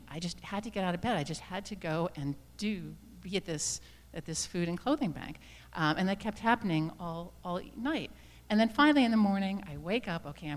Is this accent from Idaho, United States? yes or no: no; Philadelphia, Pennsylvania, United States; I mean, I'm a visitor from Philadelphia.